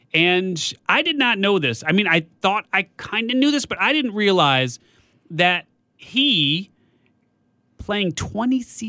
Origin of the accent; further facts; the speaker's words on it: Chicago, Illinois, United States; I am from Chicago.